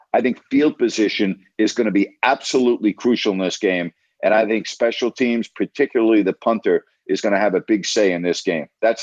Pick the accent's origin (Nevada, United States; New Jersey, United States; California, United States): California, United States; Sacramento; Sacramento is my home. Sacramento will always be my home, regardless of where I'm living. Sacramento is where I'm from.